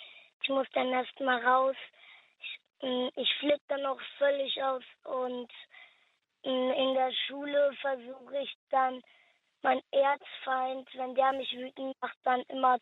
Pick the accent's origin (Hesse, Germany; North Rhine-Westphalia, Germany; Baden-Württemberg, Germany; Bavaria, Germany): Hesse, Germany; Wiesbaden; Aus Wiesbaden.